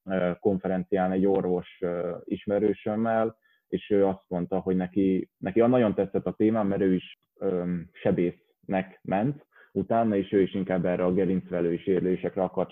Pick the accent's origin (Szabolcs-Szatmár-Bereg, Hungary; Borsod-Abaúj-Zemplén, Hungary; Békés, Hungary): Békés, Hungary; Gyula; now in Budapest, Hungary; mert én alapvetően Békés megyei vagyok, egy gyulai